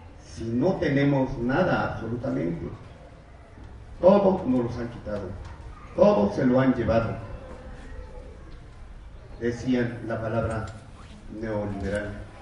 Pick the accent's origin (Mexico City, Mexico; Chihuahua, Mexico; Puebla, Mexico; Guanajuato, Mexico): Mexico City, Mexico; San Luis Tlaxcaltemalco; vengo del pueblo de San Luis Tlaxcaltemalco.